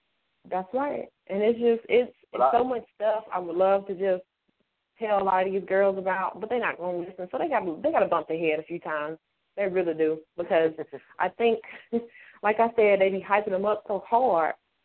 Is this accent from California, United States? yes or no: no; Mississippi, United States; Yeah, I'm from Mississippi. I hail from, I'm going to say, Northeast Mississippi. That's where I'm from.